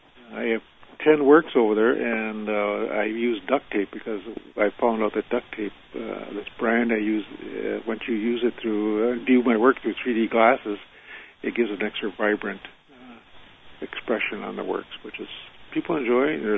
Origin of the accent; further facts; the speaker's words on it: Wisconsin, United States; I'm Ojibwe from Wisconsin. Lac Qui Ré is the reservation I'm from. I'm Ottawa from my mother from Michigan, and again, Ojibwe from my father from Lac Qui Ré.